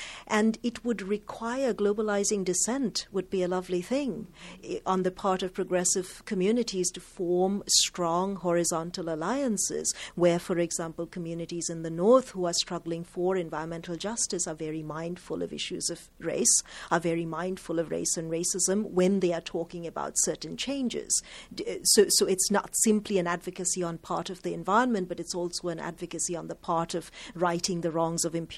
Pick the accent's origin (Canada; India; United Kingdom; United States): India; Kolkata, West Bengal; I'm from Calcutta. My family's been living in Calcutta since the early 1800s, yes.